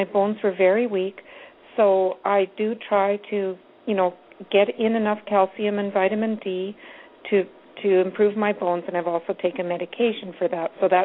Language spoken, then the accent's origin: English; Canada; I'm Canadian.